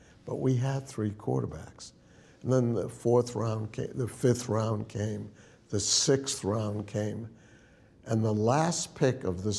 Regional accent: Brookline, Massachusetts, United States; But I grew up in Brookline, Mass. Went to public schools.

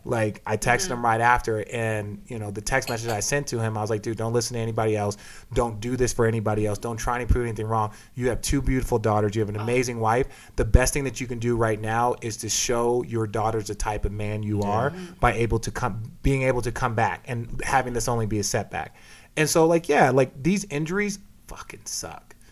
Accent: Phoenix, Arizona, United States; so I grew up in Phoenix and the Diamondbacks.

